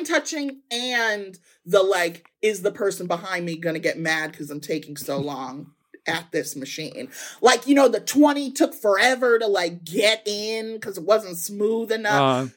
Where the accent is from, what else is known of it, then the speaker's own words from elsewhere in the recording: Chicago, Illinois, United States; now in Michigan, United States; I live in Michigan. I'm from Chicago